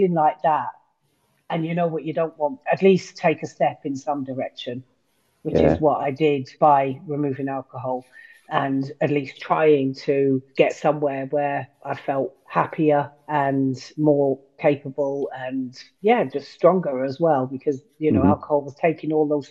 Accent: London, United Kingdom; moved away as an adult; now in North Yorkshire, United Kingdom; I live in North Yorkshire, and I'm originally from London, but I've lived in Yorkshire for 30 plus years.

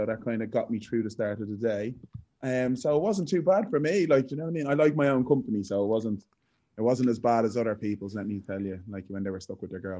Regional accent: Clonsilla, Leinster, Ireland; moved away as an adult; now in England; So it's beside Blanchardstown. So, yeah, I grew up in Clonsilla, lived there until I was 19, and then I moved to England to play football

